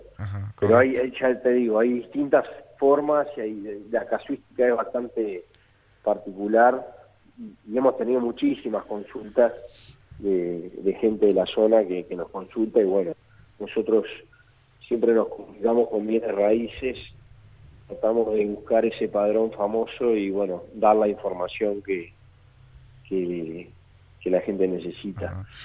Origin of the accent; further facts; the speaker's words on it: Montevideo, Uruguay; moved away as an adult; also born or lived in Durazno; hice toda mi carrera política en Durazno, nací en Montevideo y me crié allá en mi juventud, pero después ya decidí, al revés de la canción de … me fui para el interior, toda mi vida yendo y viniendo, porque mi familia materna es de Durazno